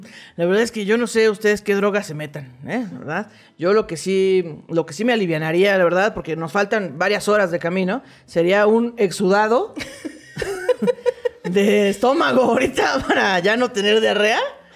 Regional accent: Honduras; yo soy de Honduras

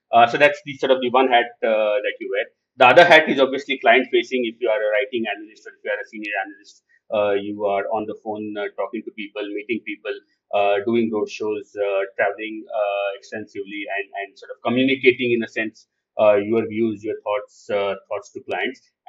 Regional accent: Mumbai, Maharashtra, India; because I come from Bombay, you will work with L&T or Reliance or something of that sort

